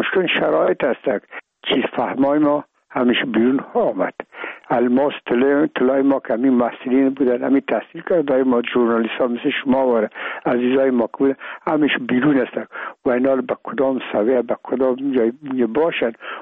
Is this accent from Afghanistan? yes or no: yes; Afghanistan; moved away; من و بسیاریشان در این افغانستان تورد نشدن، در یک مملکت کشور دیگه بودن و میگم ما افغان هستیم